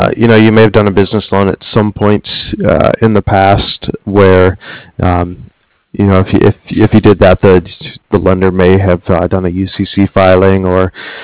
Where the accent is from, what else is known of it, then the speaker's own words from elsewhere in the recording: Ohio, United States; I'm from Ohio originally. I still have family in that area